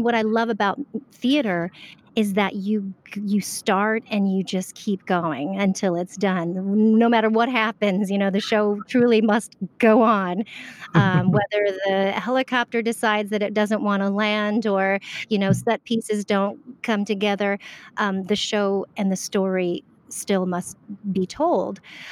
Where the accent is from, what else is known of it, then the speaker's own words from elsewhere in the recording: San Diego, California, United States; also born or lived in Orlando, Florida; I grew up in San Diego and Orlando, Florida, so snow was very new to me.